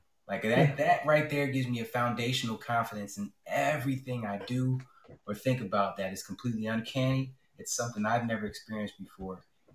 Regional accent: New Jersey, United States; moved away; Just for those who don't know, I'm from New Jersey. I lived there my whole life up until 2 years ago.

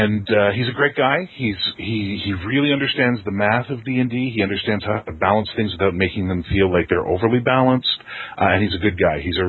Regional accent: Canada; I'm Canadian.

